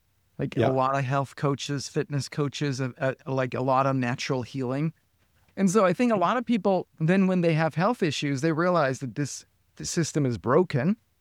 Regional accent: Denmark; English is a second language; moved away as an adult; now in Malibu, United States; Yep. Yeah. Born and raised in Denmark and now made my way to Malibu, California.

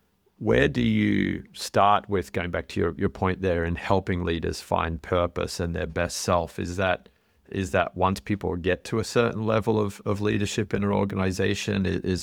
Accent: Australia; now in United States; back in my home country of Australia

